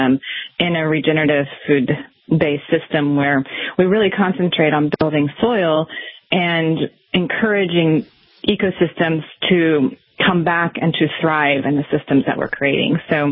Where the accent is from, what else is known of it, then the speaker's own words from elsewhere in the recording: Midwest, United States; born there; So because I'm not from an agricultural background, even though I was born in the Midwest, my family was in contracting